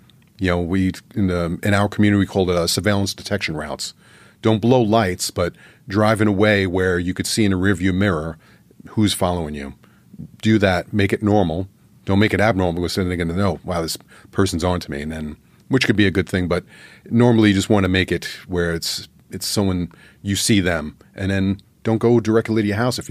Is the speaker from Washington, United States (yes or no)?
no; New York City, New York, United States; moved away; That's how I came out here. I'm from New York City. I was recruited from out of state.